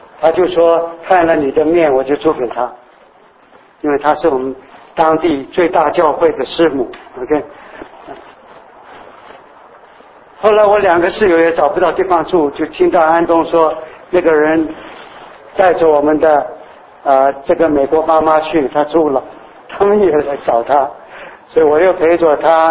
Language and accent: Chinese; China; 那么我们中国人是其中主角之一。